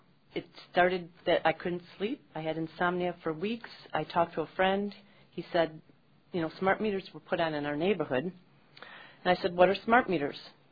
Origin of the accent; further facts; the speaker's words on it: Dexter, United States; I'm from Dexter.